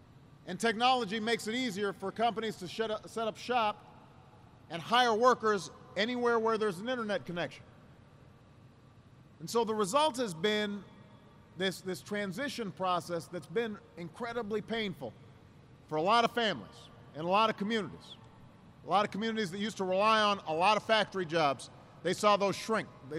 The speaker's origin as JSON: {"language": "English", "town": "Chicago", "region": "Illinois", "country": "United States", "said": "I have to mention that just because I'm from Chicago, so I've got to give a few extra props there."}